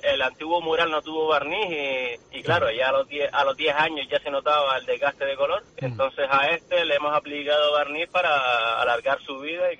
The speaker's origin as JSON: {"language": "Spanish", "town": "Las Palmas", "region": "Canary Islands", "country": "Spain", "said": "porque somos de Las Palmas y para no estar trasladándonos"}